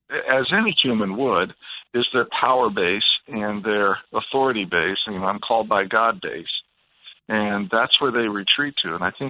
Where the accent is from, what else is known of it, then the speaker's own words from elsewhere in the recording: Maple Grove, Minnesota, United States; I know that my hometown, Maple Grove, actually submitted an application, aside from Minneapolis, St. Paul.